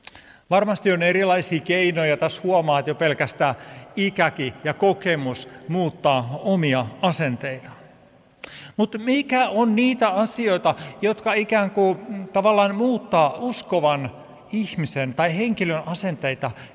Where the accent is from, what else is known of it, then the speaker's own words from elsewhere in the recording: Vammala, Pirkanmaa, Finland; Ne oli ernomaiset, niin kuin meillä Vammalassa sanotaan.